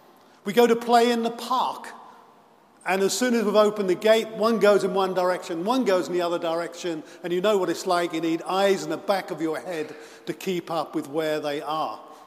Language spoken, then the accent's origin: English; England, United Kingdom; I'm from England